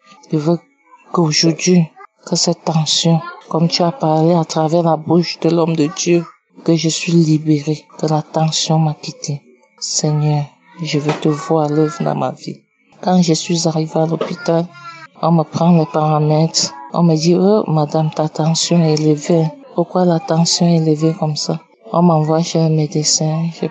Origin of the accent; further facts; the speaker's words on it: Cameroon; je suis Camerounaise.